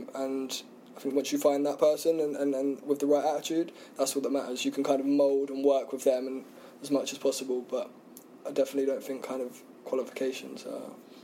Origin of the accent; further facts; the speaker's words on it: South East England, United Kingdom; I grew up on the Isle of Wight. Mm. So again, that's it's very kind of starved of opportunities. My mum was a waitress, my dad was a bricklayer.